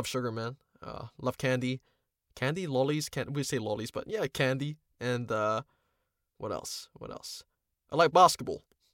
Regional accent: New Zealand; I'm a Filipino voice actor based in New Zealand. And let's see. By ethnicity, I'm Filipino, but in terms of nationality, I'm a Kiwi. That's why my accent's like got a bit of a lilt.

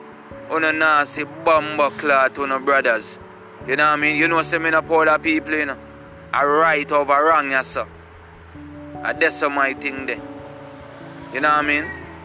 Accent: Jamaica; And you see me, ladies, as a Jamaican man, I don't depend on girl, you know, because I grow different.

